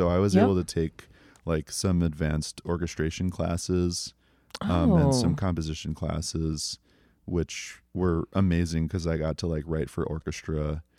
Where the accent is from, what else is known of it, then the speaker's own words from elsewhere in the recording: Bronx, New York, United States; I grew up in the Bronx.